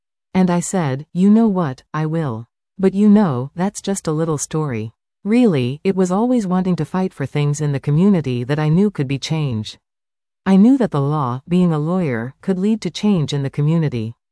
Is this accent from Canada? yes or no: yes; Surrey, British Columbia, Canada; Also, growing up in Surrey for a long time